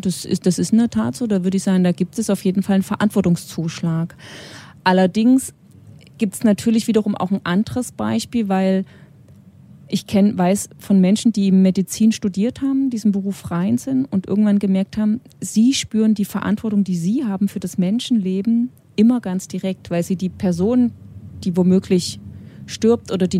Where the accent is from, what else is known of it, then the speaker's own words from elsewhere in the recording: eastern Germany, Germany; ich komme ja aus dem Osten